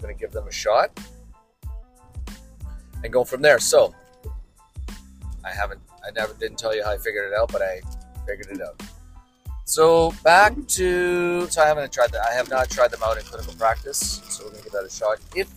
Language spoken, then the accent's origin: English; Manitoba, Canada; it's a Manitoba telephone number, because I'm from Manitoba, so born and raised, never going back.